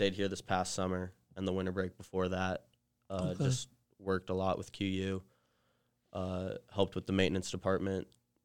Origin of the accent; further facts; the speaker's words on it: Las Vegas, Nevada, United States; Growing up in Vegas was cool. You had to grow up a little calloused.